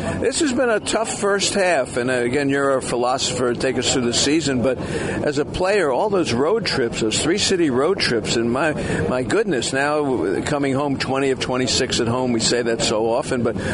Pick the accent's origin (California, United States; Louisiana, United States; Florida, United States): Florida, United States; Miami; I grew up in Miami. I remember teams would come in to play the Dolphins, and the Raiders would come, and there would be trouble.